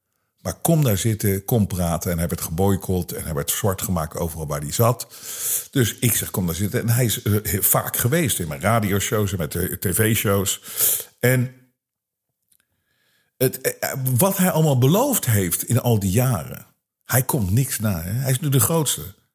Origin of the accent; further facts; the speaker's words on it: Hilversum, North Holland, Netherlands; Ik zeg, ik kom helemaal uit Hilversum.